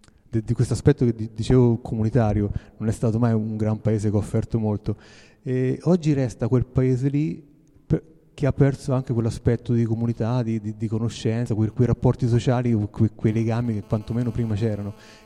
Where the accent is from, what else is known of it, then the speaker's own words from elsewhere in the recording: Cingoli, Marche, Italy; now in Pianello, Italy; non sono autoctono, sono di Cingoli.